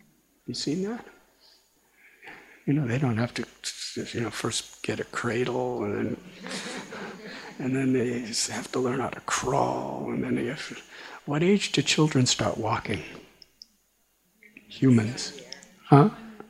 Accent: Chicago, Illinois, United States; I was born in Chicago, and I was born in 1950.

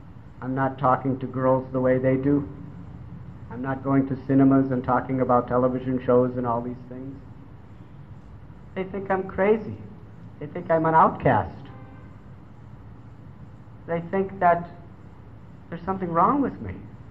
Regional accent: United States; When I was growing up in America, in my teens, there was a mantra.

